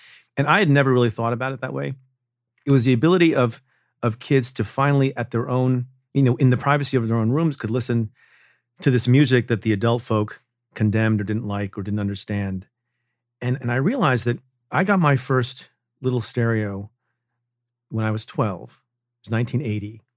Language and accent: English; Eatontown, New Jersey, United States; I grew up in Jersey. I don't know if we've ever talked about this. My dad was a practicing pediatrician in Asbury Park for 50 years.